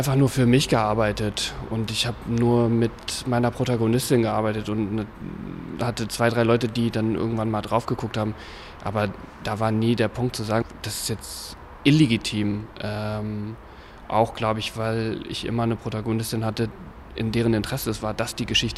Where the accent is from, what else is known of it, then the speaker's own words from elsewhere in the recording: Düsseldorf, North Rhine-Westphalia, Germany; Ich bin in Düsseldorf geboren und bin in Westdeutschland groß geworden.